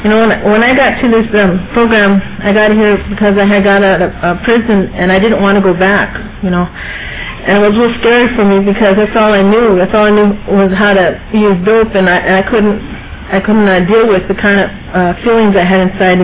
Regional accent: Salinas, California, United States; I'm originally from Salinas

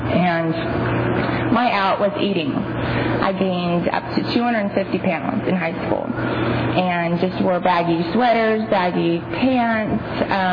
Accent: Three Rivers, United States; How it started, I grew up in Three Rivers, and I have... Thank you. I love Three Rivers. Grew up, you know, country girl, going outside, going hunting and fishing

